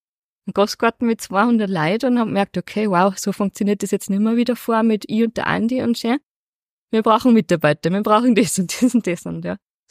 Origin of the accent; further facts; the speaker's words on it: Upper Austria, Austria; wir als Oberösterreicher sind ja dort schon fast Ausländer